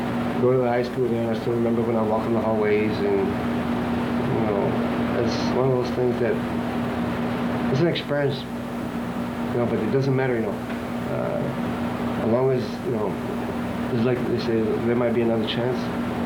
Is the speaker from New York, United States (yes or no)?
no; Tulsa, Oklahoma, United States; well, I'm from West Tulsa, blah, blah, blah, my family.